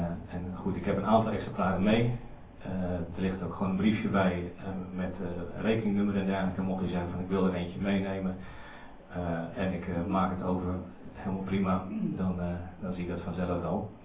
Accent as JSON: {"language": "Dutch", "town": "Bodegraven", "region": "South Holland", "country": "Netherlands", "said": "Ik kom uit Bodegraven. Ik woon daar samen met mijn vrouw."}